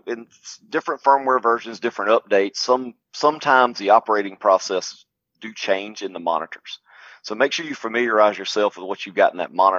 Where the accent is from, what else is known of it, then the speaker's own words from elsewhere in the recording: South Carolina, United States; So I live down here in South Carolina, grew up farming.